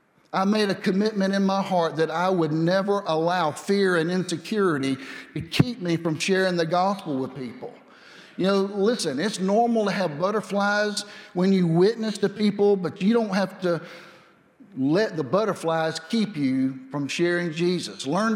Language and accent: English; Cairo, Georgia, United States; now in New Orleans, United States; I'm from Cairo, Georgia, and I'm now living in New Orleans, Louisiana. That's a bit of a change for me